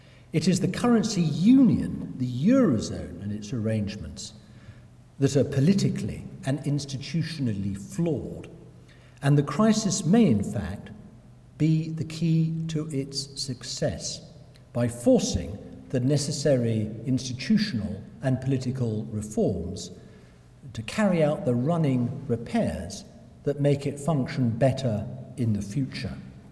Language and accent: English; England, United Kingdom; what matters to me, being British or English. I don't believe that my nationhood is going to be robbed and taken away from me.